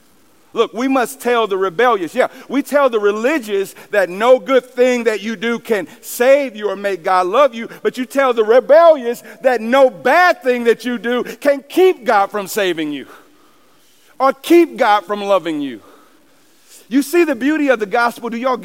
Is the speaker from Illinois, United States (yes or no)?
yes; East St. Louis, Illinois, United States; I'm from East St. Louis. There's a lot of religious people.